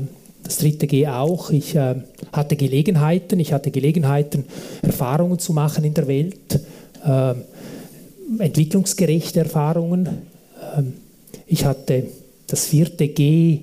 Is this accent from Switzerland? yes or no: yes; Davos, Graubünden, Switzerland; Ich bin in Davos aufgewachsen, in einem Dorf, heute eine Stadt, damals etwas kleiner, in Davosdorf, das ist eine kleine Gemeinschaft